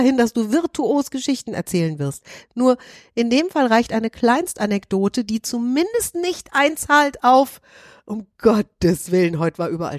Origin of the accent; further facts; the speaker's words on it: Bad Nauheim, Hesse, Germany; in meiner Heimatstadt in Bad Nauheim